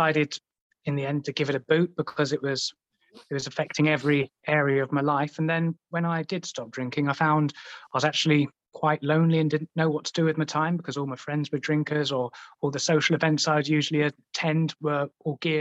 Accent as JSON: {"language": "English", "town": "Southend-on-Sea", "region": "East of England", "country": "United Kingdom", "tie": "born or raised there", "said": "started running some in my hometown of Southend-on-Sea"}